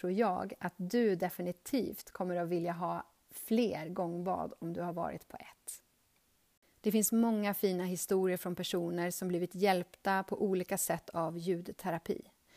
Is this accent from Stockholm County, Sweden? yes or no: yes; Norrtälje, Stockholm County, Sweden; now in Borås, Sweden; Jag flyttade till Borås från östkuststaden Norrtälje där jag är uppvuxen.